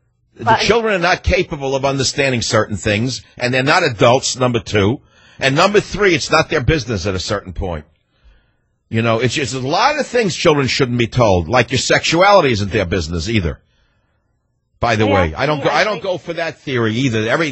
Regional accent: New York, United States; now in Dallas, United States; this next call from WBAP in Dallas, which is my new hometown. That's right. I'm a New Yorker from Dallas.

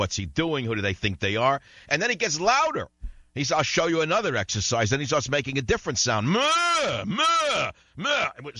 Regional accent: Jamaica, Queens, New York, United States; He's from Astoria. I'm from Jamaica, Queens.

